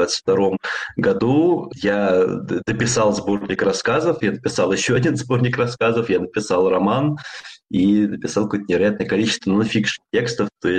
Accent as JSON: {"language": "Russian", "town": "Rostov-on-Don", "region": "Rostov Oblast", "country": "Russia", "tie": "born or raised there", "also_born_or_lived": "Moscow / Saint Petersburg", "said": "Я жил в России, в Москве, в Петербурге. Детство провел в Ростове-на-Дону."}